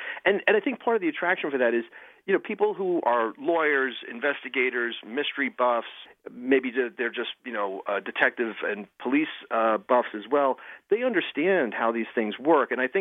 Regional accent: New York City, New York, United States; I grew up in the Bronx, and I knew from a very young age I wanted to cover news

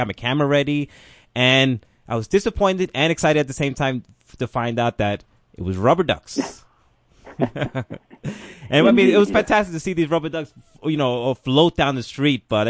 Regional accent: Bronx, New York, United States; now in Sullivan County, United States; I'm not from originally from Sullivan County, and when I moved up here, I'm originally from the Bronx

